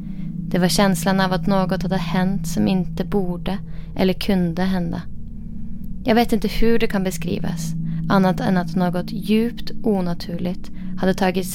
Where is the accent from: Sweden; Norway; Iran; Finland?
Norway; Northern Norway; Som sagt kommer jag från Norge. Och under uppväxten min bodde vi i Nord-Norge i en liten ort nord för polarcirkeln.